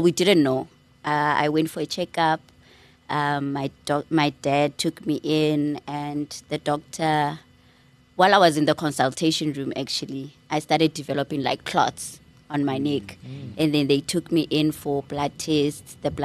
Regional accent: Free State, South Africa; Let's start there. And I am from Free State, Orindals Reyes, a very small town, I guess, for a big girl like myself.

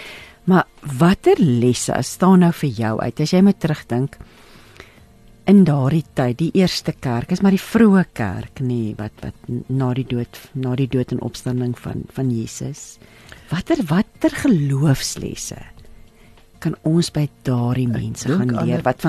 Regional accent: Virginia, Free State, South Africa; born there; ek het in Virginia, pa was 'n metallurg sy lewe lank. So ek is in Virginia gebore, maar my ouma en oupa het hulle lewe lank in Bloemfontein, buite Bloemfontein geboer. So, dis maar my wortels ook die Vrystaat nie.

